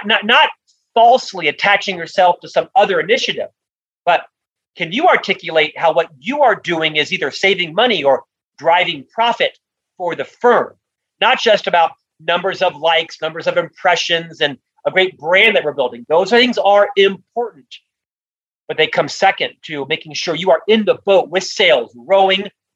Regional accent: Florida, United States; now in Utah, United States; I'm from Utah. I'm actually from Florida. I live in Utah.

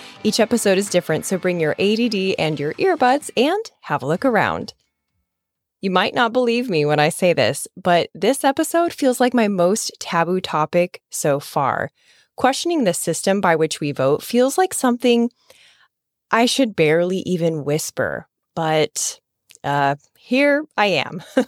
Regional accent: Midwest, United States; Growing up in Midwest America with veteran grandparents, it was impressed upon me that democracy was a divine gift.

